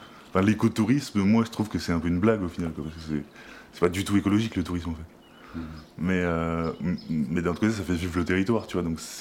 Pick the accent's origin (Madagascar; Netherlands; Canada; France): France; Occitanie; Après, je viens pas très loin, je suis de l'Hérault, tu vois.